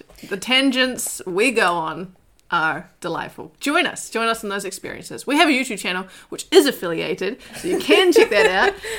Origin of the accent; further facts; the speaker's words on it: Alaska, United States; I'm from Alaska.